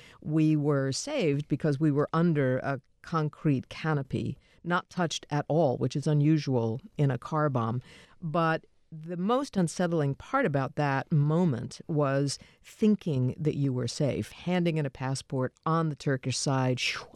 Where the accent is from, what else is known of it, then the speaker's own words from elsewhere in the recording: New Jersey, United States; also born or lived in Florida; Oh boy, I grew up in New Jersey and in Florida.